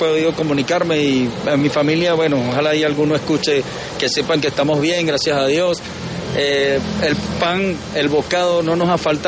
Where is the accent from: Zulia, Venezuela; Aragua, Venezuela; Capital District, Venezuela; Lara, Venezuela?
Lara, Venezuela; Yo soy del estado Lara, acá vamos del estado Lara